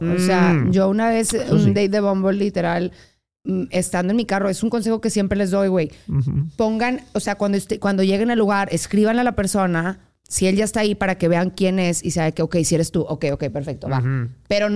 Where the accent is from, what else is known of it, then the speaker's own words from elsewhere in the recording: Mexico; Porque como mexicanos y que estamos muy, nuestra cultura como latinos, somos muy de comunidad.